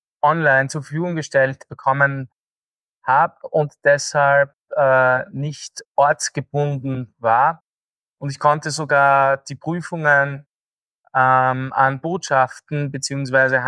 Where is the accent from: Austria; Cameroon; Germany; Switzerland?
Austria; Ich bin Österreicher, deine Hörer wahrscheinlich gut vernehmen können. Hab deshalb in Österreich Jus studiert